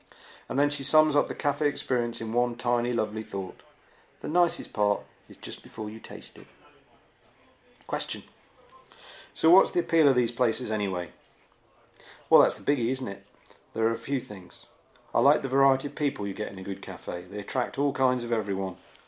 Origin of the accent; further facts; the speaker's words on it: Derby, East Midlands, United Kingdom; I'm from the East Midlands, Derby actually, and I go back up there a lot.